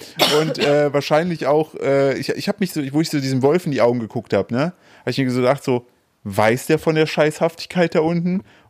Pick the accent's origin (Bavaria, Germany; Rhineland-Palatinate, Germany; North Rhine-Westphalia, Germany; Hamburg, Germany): North Rhine-Westphalia, Germany; dann sage ich, ich bin der beste Beweis, dass aus dem Sauerland auch coole Typen kommen.